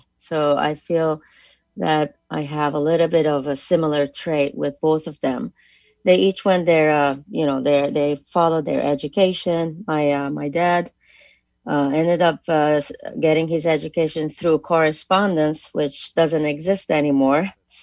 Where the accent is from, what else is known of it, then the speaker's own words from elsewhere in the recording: Lebanon; English is a second language; Growing up in Lebanon was very interesting because you grew up first thing 3 years, you know, you're a 3 years old, you know, child. They send you to school and you are exposed for four different languages. You have Armenian, Arabic, your first mother